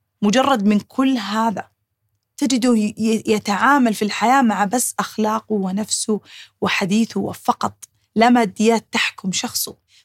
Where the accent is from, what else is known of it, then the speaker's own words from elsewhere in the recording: Al Bahah, Al Bahah Province, Saudi Arabia; أنا طبعا طفلة من الجنوب يعني من الباحة بشكل مخصوص، فيعني بنت الجبال يعني، ف تسلق الجبال عندي زي شرب الموية